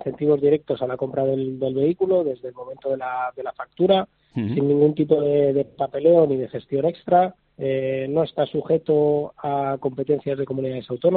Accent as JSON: {"language": "Spanish", "town": "Madrid", "region": "Community of Madrid", "country": "Spain", "said": "de los 5, 4 somos de Madrid"}